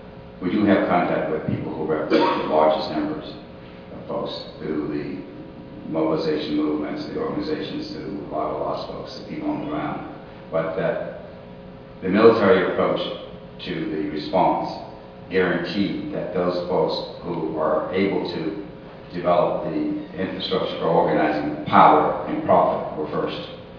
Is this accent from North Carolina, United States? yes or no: yes; Durham, North Carolina, United States; I am from Durham, North Carolina. That's where I grew up. I'm not Haitian.